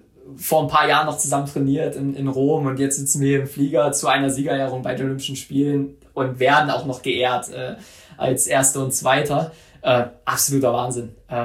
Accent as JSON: {"language": "German", "town": "Mühlhausen", "region": "Thuringia", "country": "Germany", "tie": "born or raised there", "said": "dann wurde ich von meiner Heimatstadt Mühlhausen hier in Thüringen empfangen"}